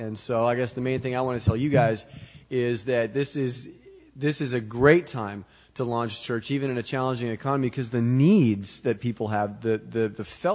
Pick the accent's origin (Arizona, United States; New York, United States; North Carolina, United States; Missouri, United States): Arizona, United States; Phoenix; Well, I'm from the Phoenix area, Phoenix metro area in Arizona